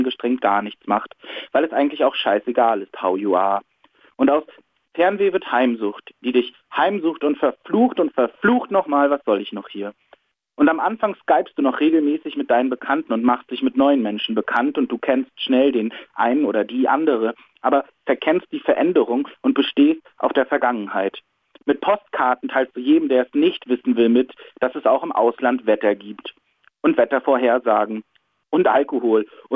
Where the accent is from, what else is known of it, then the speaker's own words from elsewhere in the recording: Rostock, Mecklenburg-Vorpommern, Germany; moved away as an adult; now in Hamburg, Germany; ich komme aus Rostock ursprünglich